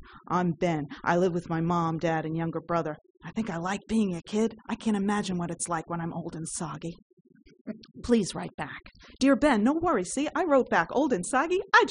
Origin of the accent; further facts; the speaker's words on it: Ireland; I am Irish.